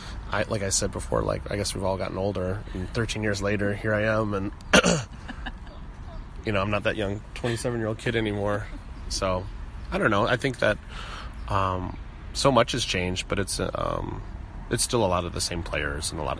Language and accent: English; Minneapolis, Minnesota, United States; now in Indianapolis, United States; Yeah, I'm from Minneapolis originally